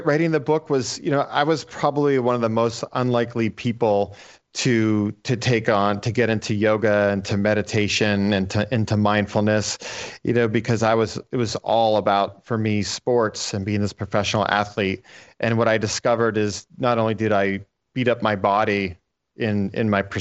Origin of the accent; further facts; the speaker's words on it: Erie, Pennsylvania, United States; You know, I grew up in Erie, Pennsylvania, a small town, and in northwestern PA, and it was a football town.